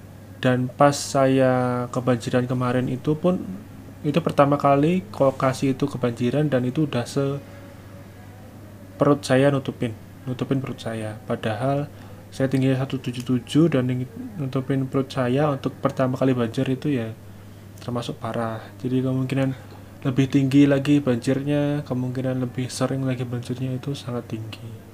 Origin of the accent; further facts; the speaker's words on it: Surakarta, Central Java, Indonesia; now in Sidoarjo, Indonesia; saya sempat pindah KTP saya aslinya Solo, pindah ke Sidoarjo